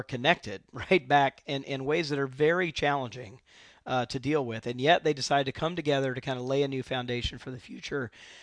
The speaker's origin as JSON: {"language": "English", "region": "Mississippi", "country": "United States", "said": "So I'm from Mississippi, and deeply moving what's going on in Mississippi."}